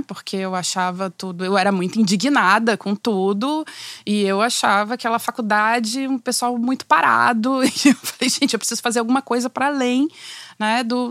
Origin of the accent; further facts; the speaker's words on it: Salvador, Bahia, Brazil; now in Rio de Janeiro, Brazil; Nasci em Salvador, sou soteropolitana. Uhum. Já vivo no Rio há muitos, muitos anos